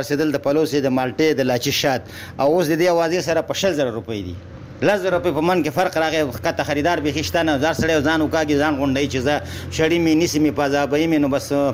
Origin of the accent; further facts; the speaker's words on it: Jalalabad, Nangarhar, Afghanistan; moved away; زه د جلال آباد یم